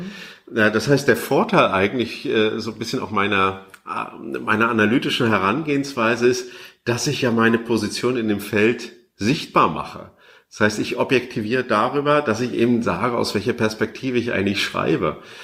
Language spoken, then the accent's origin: German; East Germany, Germany; als Ostdeutscher